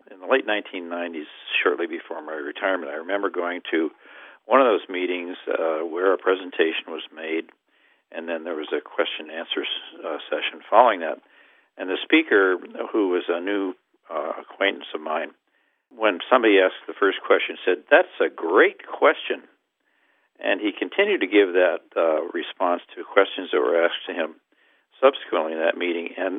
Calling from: University Park, Maryland, United States; I'm calling from University Park, Maryland, a D.C. suburb.

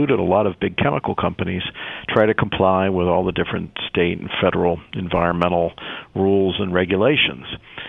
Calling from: Cincinnati, Ohio, United States; I am calling in from Cincinnati, Northern Kentucky area.

